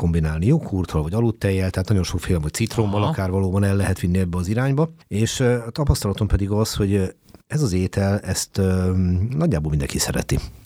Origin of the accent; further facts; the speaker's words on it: Hungary; lehet, hogy számomra a magyar a legkedvesebb, de ez meg azért van, mert én magyar vagyok, tehát ennyire elfogultság megengedhetek.